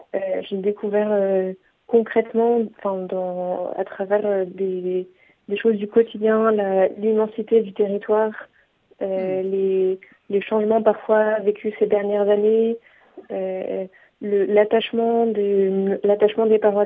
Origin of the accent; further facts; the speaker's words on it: Occitanie, France; Ma famille vient du Tarn-et-Garonne, à côté de Caussade. C'est quelque chose qui fait partie de moi, qui fait partie de là d'où je viens.